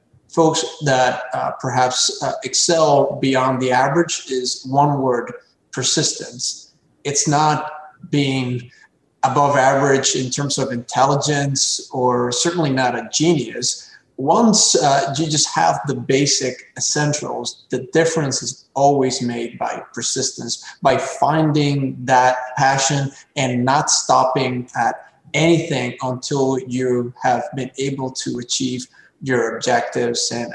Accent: Cienfuegos, Cuba; now in United States; I was born in Cienfuegos, Cuba. It's a port town.

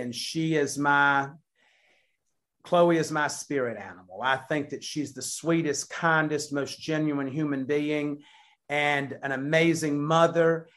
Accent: the South, United States; And I said, yeah, but we're from the South.

